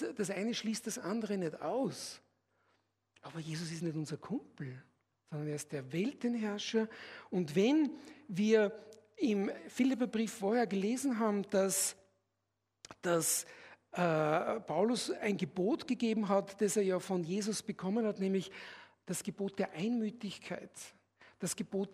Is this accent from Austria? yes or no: yes; Austria; ich bin Österreicher und wir haben ja die Tradition des Kaiserreiches.